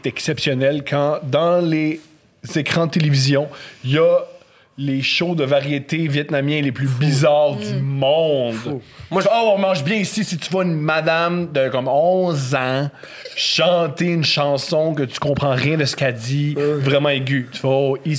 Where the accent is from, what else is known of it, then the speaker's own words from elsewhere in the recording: Montreal, Quebec, Canada; nous, on vient des quartiers le fun de Montréal.